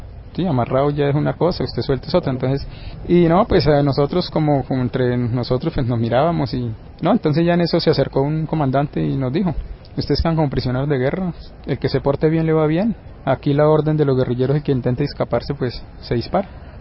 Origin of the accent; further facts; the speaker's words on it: San José del Fragua, Caquetá, Colombia; al Caquetá, el cual era zona donde yo conocía, porque yo soy de San José del Fragua